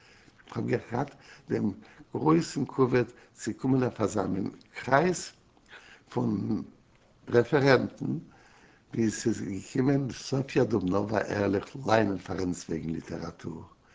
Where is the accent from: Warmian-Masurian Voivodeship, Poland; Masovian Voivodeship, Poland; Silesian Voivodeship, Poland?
Masovian Voivodeship, Poland; Warsaw; born there; German is a second language; Nein, geboren bin ich in Warsche. Geboren bin ich in Warsche, bin geboren in der historischen Date, dem 11. November 1918.